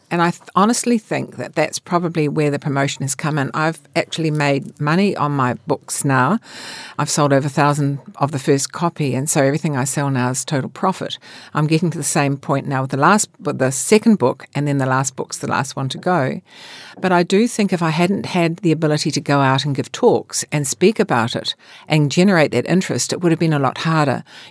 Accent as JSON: {"language": "English", "country": "New Zealand", "said": "And I wanted to wear a sign saying, I'm from New Zealand."}